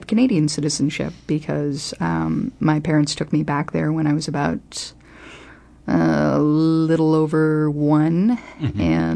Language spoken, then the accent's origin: English; London, United Kingdom; born there; I actually have triple citizenship because I was born in London. I have British citizenship and I guess EU citizenship now.